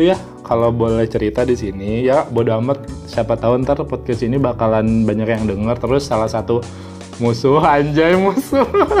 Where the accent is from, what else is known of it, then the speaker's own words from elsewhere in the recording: West Java, Indonesia; karena kita kan asalnya dari Sunda